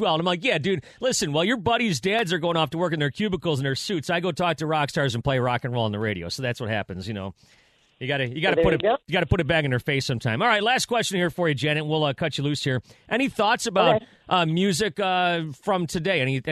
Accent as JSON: {"language": "English", "town": "Buffalo", "region": "New York", "country": "United States", "tie": "born or raised there", "said": "Even though I grew up in Buffalo, far away from where that documentary took place."}